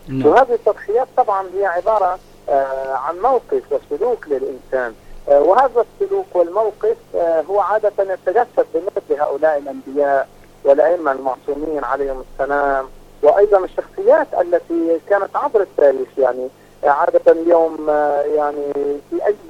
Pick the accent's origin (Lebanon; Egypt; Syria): Lebanon; حتى عندنا في لبنان نجد بأن الكثير من يعني البيئة والنساء والرجال والكبار والصغار